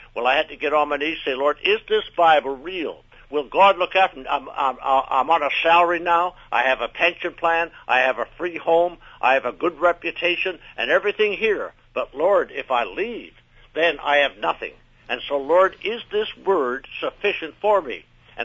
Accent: New Glasgow, Nova Scotia, Canada; born there; now in Halifax, Canada; Well, I was born in New Glasgow in 1917, and that's 100 miles away. And then I'm here in Halifax. I've lived in Halifax here since 1963.

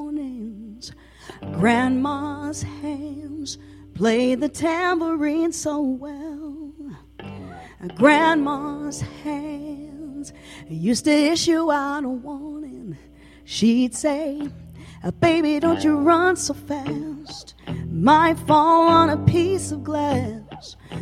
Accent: Regina, Saskatchewan, Canada; One was for Saskatchewan Centennial because I'm from Regina.

